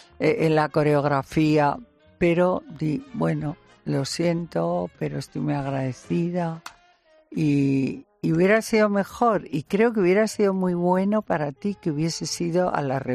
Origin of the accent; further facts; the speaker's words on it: Asturias, Spain; Y creo que como asturiana que lleva Asturias por todo el mundo y tengo mi casa en Llanes y adoro Asturias